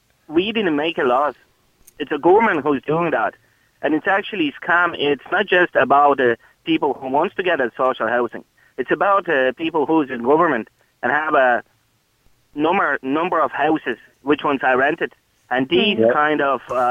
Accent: Lithuania; English is a second language; moved away; Lithuania.

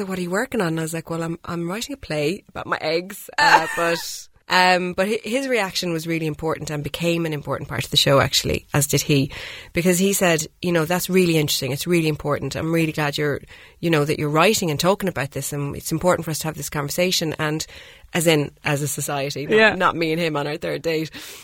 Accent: London, United Kingdom; born there; So I was born in London, as a result.

